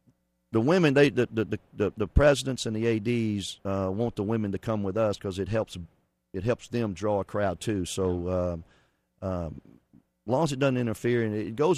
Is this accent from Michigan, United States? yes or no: no; McComb, Mississippi, United States; I grew up in Macomb, Mississippi, about an hour and a half from Baton Rouge.